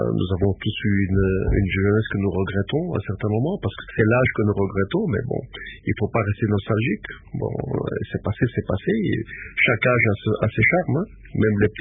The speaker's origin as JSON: {"language": "French", "town": "Likasi", "region": "Haut-Katanga", "country": "DR Congo", "tie": "born there", "said": "Moi, je suis né en 1956 à Likasi. Mon père est né à Bukama. Ma mère aussi est née à Kasenga."}